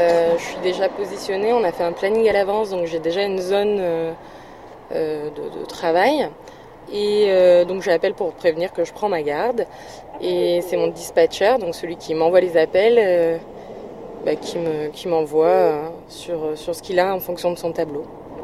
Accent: Avignon, Provence-Alpes-Côte d'Azur, France; j'ai 30 ans, je viens du sud de la France, d'Avignon.

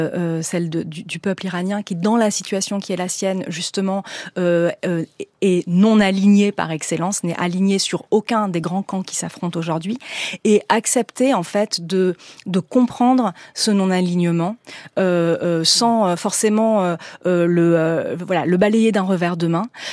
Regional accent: France; en tant que Français

